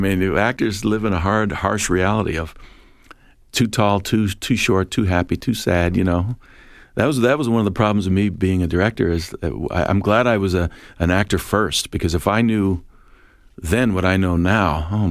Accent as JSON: {"language": "English", "town": "Philadelphia", "region": "Pennsylvania", "country": "United States", "said": "Philadelphia when I was a kid, the towers in the 40s off of Market Street. I'm walking by there because I'm from West Philly"}